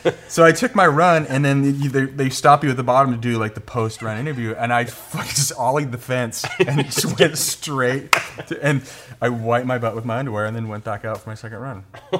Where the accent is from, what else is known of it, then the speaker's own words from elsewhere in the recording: East Coast, United States; And I was from the East Coast. It was like third time I'd ever been anywhere snowboarding before.